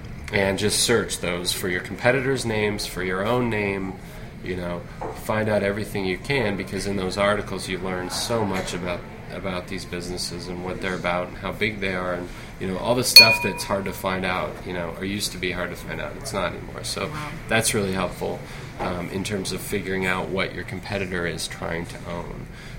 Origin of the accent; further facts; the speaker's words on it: Portland, Oregon, United States; the first thing she says to me when she knows I'm from Portland is, wow, Multnomah County Library System is among the top two or three library systems in the country.